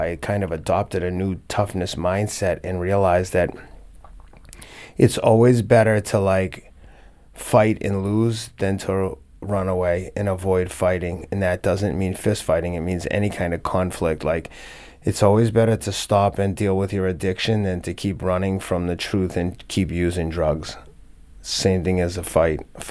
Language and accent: English; United Kingdom; like what we were saying about being British, like I just always speak up.